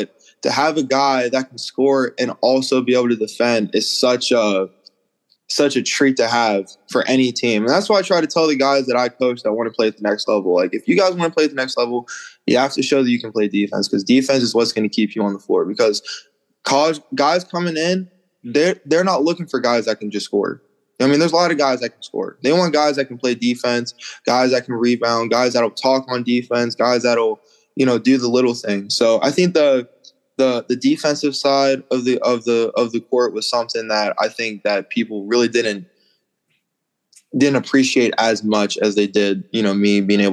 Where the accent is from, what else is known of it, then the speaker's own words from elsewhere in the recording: Pennsylvania, United States; I was coming from Western PA where, you know, I'm the best guy on my team.